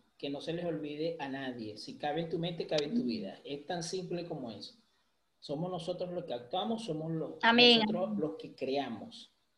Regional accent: Venezuela; moved away; A mi amada Venezuela, siempre que Dios la bendiga. Siempre digo que salí de Venezuela, pero Venezuela no salió de mí jamás.

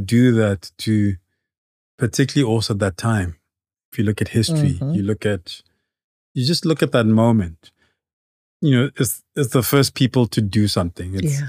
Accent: Maseru, Maseru District, Lesotho; Like, I'm from Maseru.

